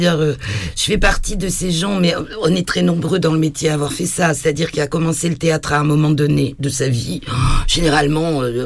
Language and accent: French; Basque Country, France; Moi, je suis pas de Paris, je suis basque, donc j'étais très loin de la région parisienne.